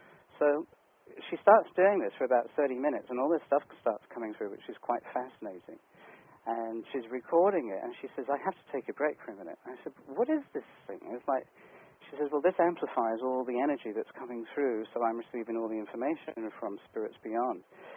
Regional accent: England, United Kingdom; Because I guess in my past, and my growing up, I've seen a lot of stuff in England. Growing up in England with crop circles and lights outside the back window

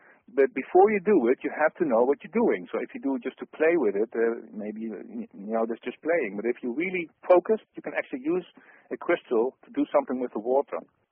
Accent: Netherlands; English is a second language; Sorry for my bad English sometimes. I'm from the Netherlands

